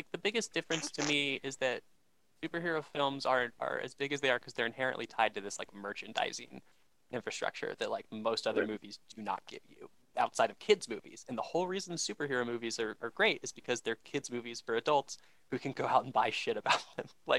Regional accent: Atlanta, Georgia, United States; Many, many Marvel movies are now shot in good old my hometown of Georgia, Atlanta, Georgia

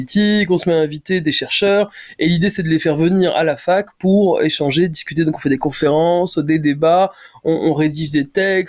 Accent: Paris, Île-de-France, France; born there; je suis enfant de deux immigrés venus de Tunisie, je suis né à Paris, j'ai grandi dans des conditions plutôt correctes

